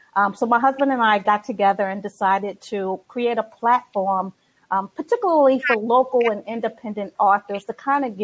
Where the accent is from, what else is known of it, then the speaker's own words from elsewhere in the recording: New York, United States; accent: New York; now in Baltimore, United States; I'm originally from New York. I still have that New York accent. I don't think I'm going to be able to get rid of it too much here in Baltimore, but have been here for 24 years now.